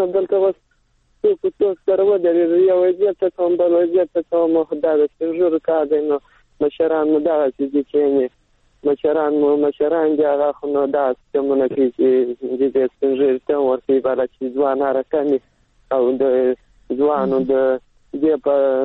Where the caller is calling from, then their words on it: Helmand, Afghanistan; او سامان د هلمند سره